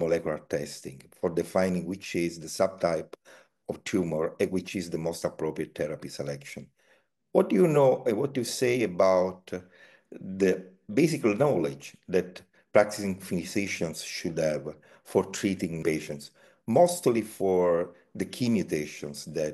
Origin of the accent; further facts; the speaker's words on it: Naples, Campania, Italy; English is a second language; from Naples in Italy